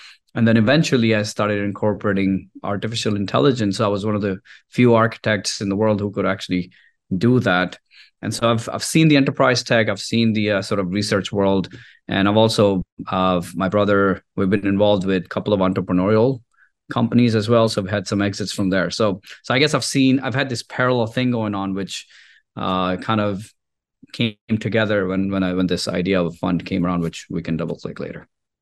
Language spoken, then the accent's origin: English; Houston, Texas, United States; Yes, I'm actually from Houston